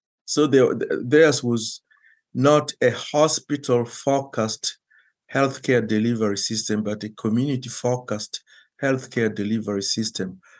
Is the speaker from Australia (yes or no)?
no; Uganda; also born or lived in South Africa; now in Canada; So, I was born in Uganda quite a few years ago, and I lived in Africa for a total of about 17, 18 years.